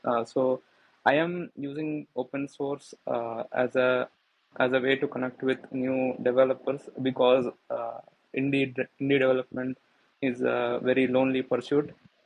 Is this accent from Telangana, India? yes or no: yes; Hyderabad, Telangana, India; from India, Hyderabad in India.